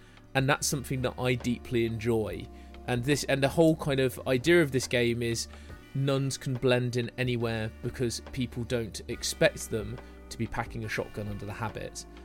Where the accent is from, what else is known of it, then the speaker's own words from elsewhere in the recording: East Midlands, United Kingdom; when I was growing up in Derbyshire.